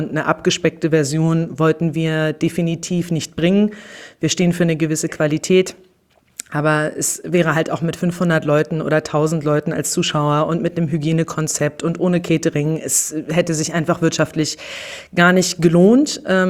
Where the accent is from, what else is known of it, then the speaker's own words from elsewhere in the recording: Rügen, Mecklenburg-Vorpommern, Germany; Ich bin auf der Bühne, auf der Naturbühne Ralswiek aufgewachsen, seit meinem 9. Lebensjahr auf Rügen und somit auch Störtebeker, bin ich mit Störtebeker groß geworden. Und ja, jetzt bin ich fast 38 Jahre alt, Mami